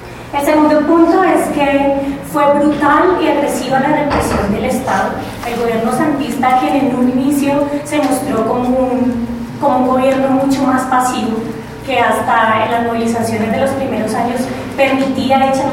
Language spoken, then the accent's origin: Spanish; Colombia; para nosotras y nosotros como colombianos, pues es muy importante poder como comentarles un poco qué es lo que está pasando en nuestro país.